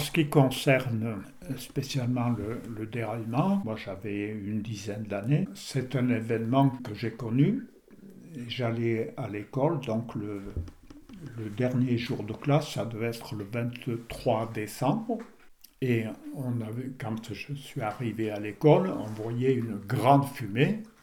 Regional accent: Vercheny, Auvergne-Rhône-Alpes, France; je suis né à Vercheny en 1933. J'ai fait mes études primaires à l'école de Vercheny.

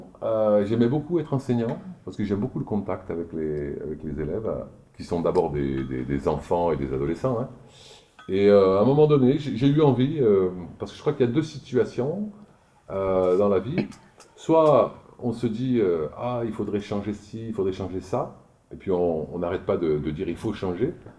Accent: Auvergne-Rhône-Alpes, France; je suis de la Drôme. J'ai passé mon bac à Montélimar, par exemple.

